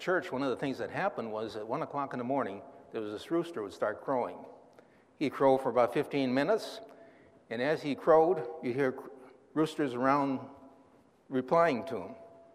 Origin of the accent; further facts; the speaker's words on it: United States; Now, we're from the United States, right? And we're missionaries.